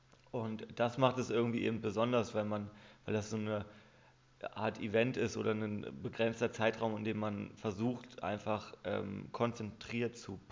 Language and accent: German; Hanover, Lower Saxony, Germany; now in Berlin, Germany; ursprünglich sind wir aus Hannover. Thomas ist noch in Hannover, ich bin seit 8 Jahren in Berlin.